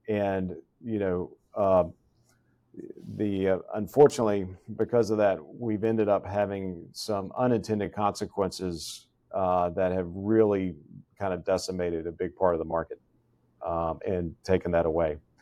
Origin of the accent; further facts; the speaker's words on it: Florida, United States; I grew up in South Florida, Michael.